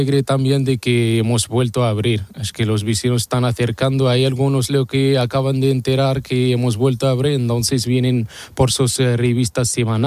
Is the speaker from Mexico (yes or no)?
no; Morocco; now in Spain; Yo soy marroquí.